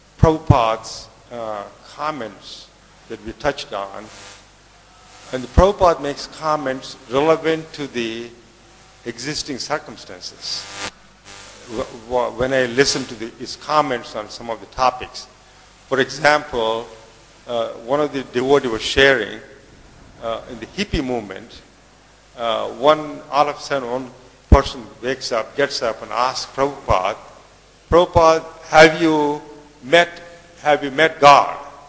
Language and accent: English; Los Angeles, California, United States; I'm from Los Angeles, California.